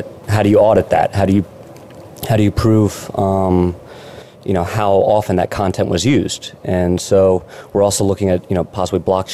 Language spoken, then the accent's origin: English; United States; now in Shenzhen, China; I'm a lawyer from the United States, and I'm with Raj in Shenzhen.